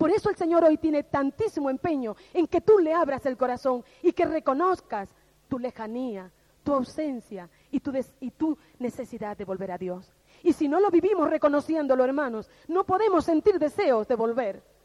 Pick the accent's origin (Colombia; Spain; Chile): Spain; Canary Islands; Quizás yo estoy más de lejos de la casa del Padre que estoy ahora mismo lejos de mi tierra canaria.